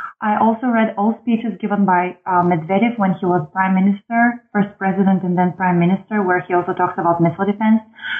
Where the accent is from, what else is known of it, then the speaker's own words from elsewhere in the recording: Bulgaria; So I was born and raised in Bulgaria